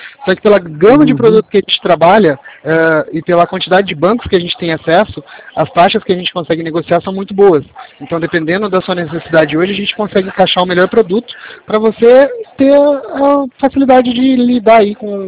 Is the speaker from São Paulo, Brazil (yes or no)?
yes; Limeira, São Paulo, Brazil; somos de São Paulo, né? Aqui a gente está falando de São Paulo. Limeira, na verdade. Limeira, interior de São